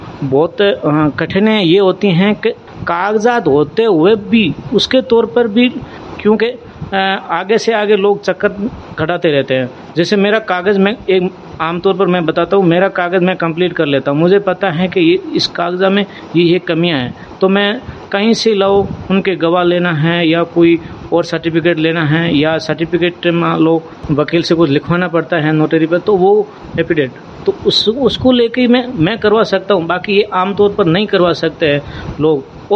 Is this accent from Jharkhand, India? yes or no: no; Phalodi, Rajasthan, India; और मैं जोधपुर फलौदी डिस्ट्रिक्ट से हूँ। पहले जोधपुर था, अभी नया फलौदी डिस्ट्रिक्ट है।